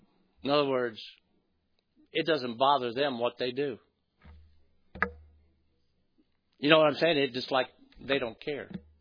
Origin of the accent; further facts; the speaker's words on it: Brooklyn, New York, United States; I grew up in Brooklyn, New York.